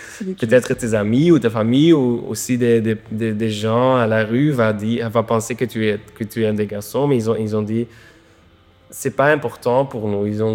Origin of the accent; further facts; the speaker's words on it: Wetteren, Flanders, Belgium; also born or lived in Berlin, Germany; j'étais de Wetteren, un petit village pas loin de Gand. En Belgique, c'est vraiment la province.